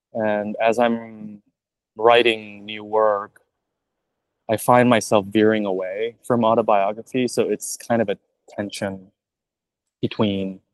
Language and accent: English; Jacksonville, Florida, United States; also born or lived in Fresno; Which is where I grew up in Jacksonville.